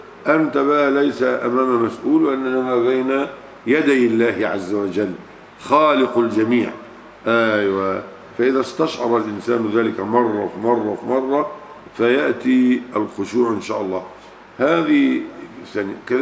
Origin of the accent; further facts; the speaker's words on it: Egypt; ورمي في نهر النيل عندنا في مصر